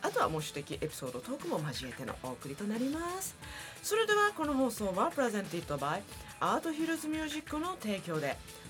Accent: Osaka, Japan; 私の地元大阪

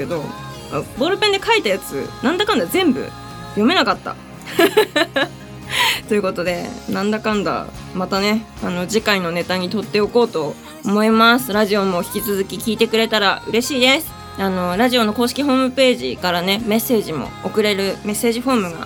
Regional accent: Hirosaki, Aomori, Japan; ライブは8月31日に地元青森県は弘前の

